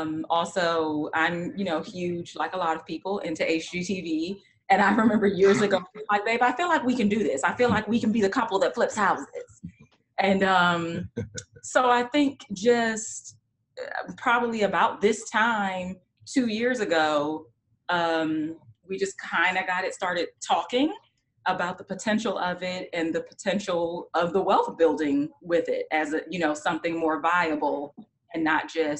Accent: Maryland, United States; I grew up in Maryland, but just right outside the city, DMV area.

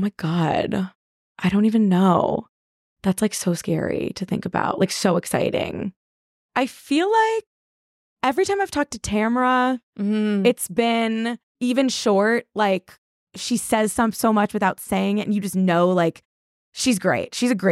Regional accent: New Jersey, United States; I'm from New Jersey and everyone was talking.

